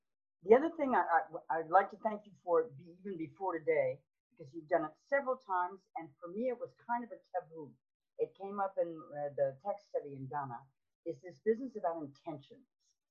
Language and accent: English; United States; as an American especially, this can quickly turn into Hallmark card material.